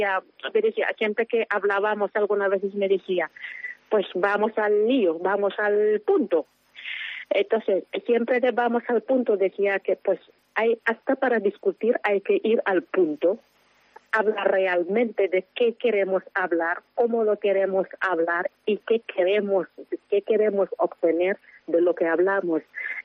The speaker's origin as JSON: {"language": "Spanish", "country": "Senegal", "lives_now": "Burela, Spain", "said": "dicen que eres de donde vives, ¿no? Pues una senegalesa viviendo en Burela."}